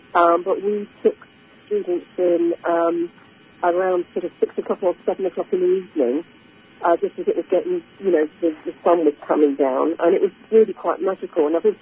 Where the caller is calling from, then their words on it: Dorking, South East England, United Kingdom; I'm calling in from Dorking in Surrey.